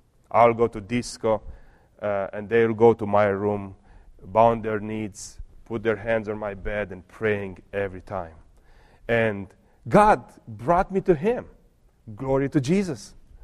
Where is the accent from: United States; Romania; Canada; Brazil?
Romania; Brasov, Brașov County; I'm leaving from Transylvania, from Brasov, where I am from, to Moldova to preach the gospel.